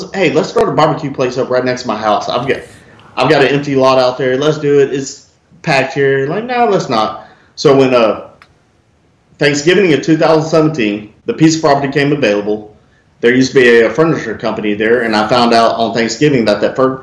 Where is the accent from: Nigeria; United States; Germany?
United States; Magnolia, Texas; I grew up out actually kind of the same area, Magnolia area, Tomball area